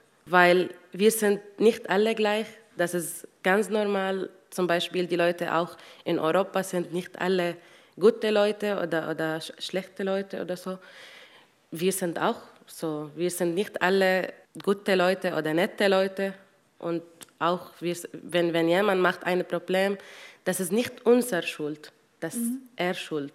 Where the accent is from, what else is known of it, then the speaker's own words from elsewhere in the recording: Damascus, Damascus Governorate, Syria; German is a second language; now in Hittisau, Austria; Ich bin aus Damaskus gekommen, nach ein kleines Dorf, Hittisau.